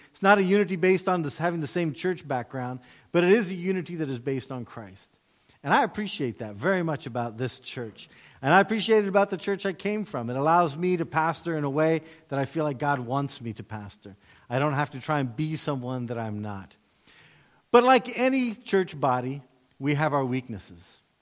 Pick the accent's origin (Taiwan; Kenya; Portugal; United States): United States; As an American, for example, democracy, well, obviously that's how everything should be.